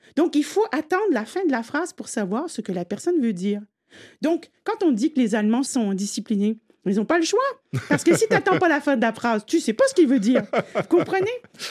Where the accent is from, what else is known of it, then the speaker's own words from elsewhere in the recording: Quebec, Canada; Et puis, étant québécoise, bon, vous l'entendez, là, je suis québécoise.